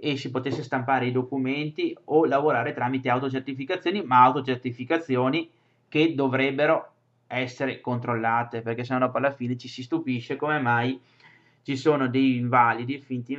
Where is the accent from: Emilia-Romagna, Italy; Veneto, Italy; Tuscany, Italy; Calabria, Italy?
Veneto, Italy; noi come Veneto Serenissimo Governo, come Veneti, proponiamo uno Stato diverso